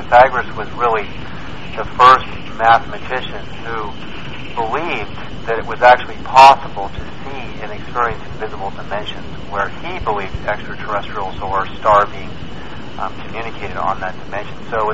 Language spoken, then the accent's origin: English; Los Angeles, California, United States; I mean, I'm from Los Angeles, and I'm actually thinking of moving out here for a year to just, you know, get out of the big cities.